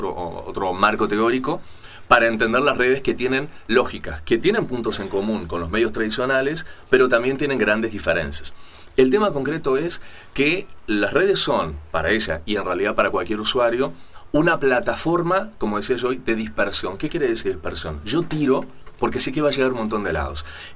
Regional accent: Cuba; Yo soy cubana, vivo en Cuba y vivo las mismas vicisitudes que el cubano.

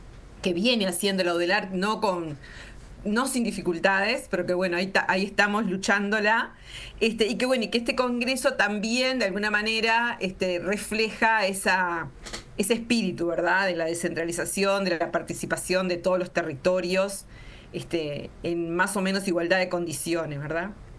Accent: Montevideo, Uruguay; moved away as an adult; now in Melo, Uruguay; estoy en Melo hace muchos años. Si bien soy de Montevideo, estoy radicada en Melo hace más de 30 años, y he tenido mi desarrollo profesional aquí en Cerro Largo.

